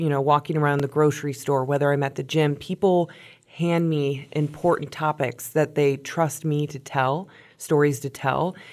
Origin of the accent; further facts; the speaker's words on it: Metamora, Illinois, United States; born and raised in Metamora, I originally went to Western Illinois University for broadcast journalism.